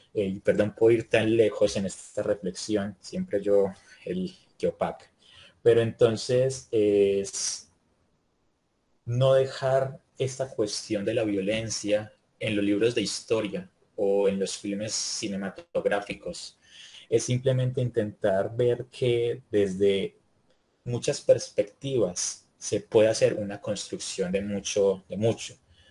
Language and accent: Spanish; Colombia; Porque si en algo somos buenos los colombianos es en dejar las causas importantes a cosas que opinan de ellas.